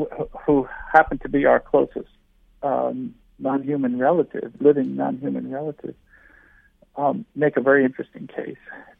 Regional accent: Indonesia; also born or lived in Philippines; I grew up in Indonesia and the Philippines

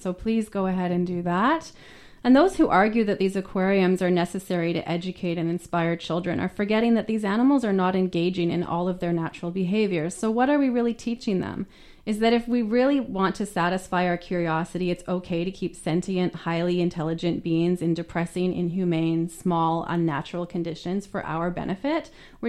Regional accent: Victoria, British Columbia, Canada; When I was a kid growing up in Victoria, I used to visit Tillicum.

